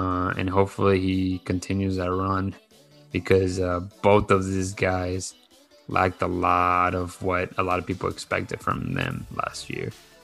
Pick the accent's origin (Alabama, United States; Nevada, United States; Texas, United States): Texas, United States; Houston; That we are from Houston. We like talking a little bit of Houston sports, well, Houston Dynamo and Houston Dash soccer.